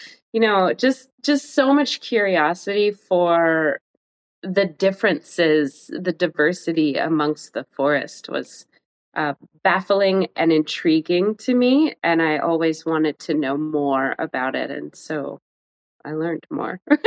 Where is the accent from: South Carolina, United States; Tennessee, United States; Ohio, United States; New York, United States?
Tennessee, United States; So I grew up in East Tennessee, outside of the Smoky Mountains in the hills.